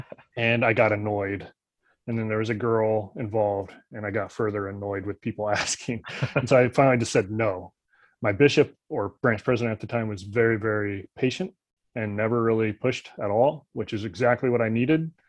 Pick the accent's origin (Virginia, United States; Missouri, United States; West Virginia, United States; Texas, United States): Missouri, United States; also born or lived in California; So he married my mom, converted to Pentecostalism, and then we moved to Missouri from California. And so I kind of grew up in a very small town in Missouri, so very much kind of Southern evangelical type ideals.